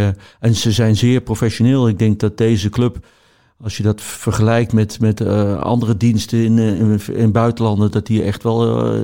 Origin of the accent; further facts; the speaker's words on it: Eindhoven, North Brabant, Netherlands; Ik ben in Eindhoven opgegroeid met carnaval en drank maakte daar echt veel meer onderdeel uit van het leven van jongeren dan denk ik nu.